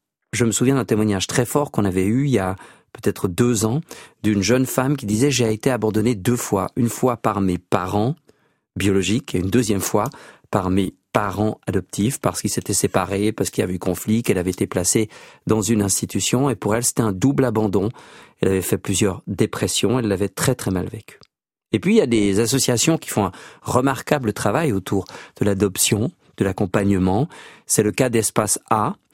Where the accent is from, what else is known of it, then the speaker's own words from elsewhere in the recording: Switzerland; ce qu'on appelle chez nous en Suisse l'enfance volée